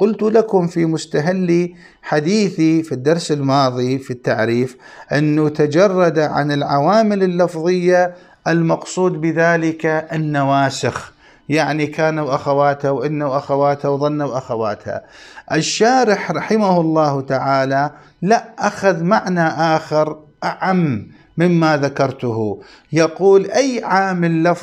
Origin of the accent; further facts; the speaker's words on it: Iraq; أما عندنا في العراق نتعامل بالدينار